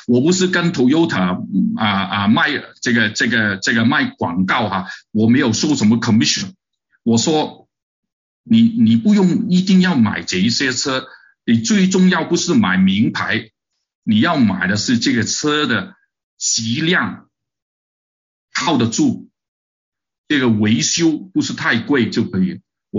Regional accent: China; also born or lived in Canada

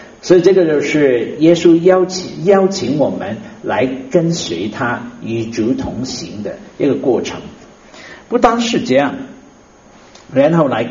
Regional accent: China; 这个其实我们中国人呢，我们很懂得的，是吗？

